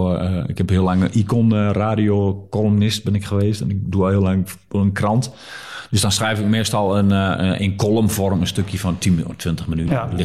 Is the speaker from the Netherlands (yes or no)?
yes; Diepenheim, Overijssel, Netherlands; Ik kom ook maar gewoon uit Diepenheim.